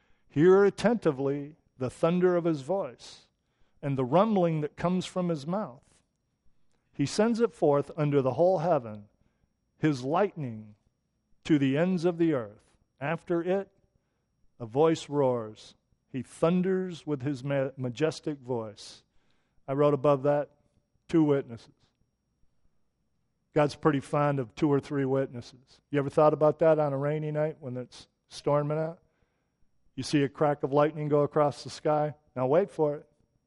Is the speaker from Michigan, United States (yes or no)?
yes; Flint, Michigan, United States; Now, of course, I grew up in Flint, Michigan.